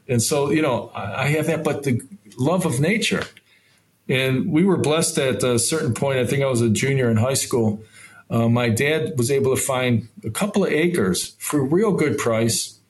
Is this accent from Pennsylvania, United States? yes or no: no; Niagara Falls, New York, United States; I grew up in Niagara Falls, four brothers, small home, parents, hardworking